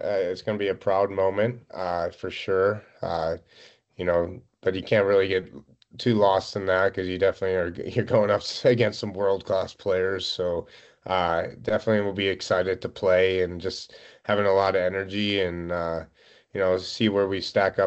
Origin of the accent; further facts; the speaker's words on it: St. Louis, Missouri, United States; Growing up in St. Louis, didn't really learn how to ski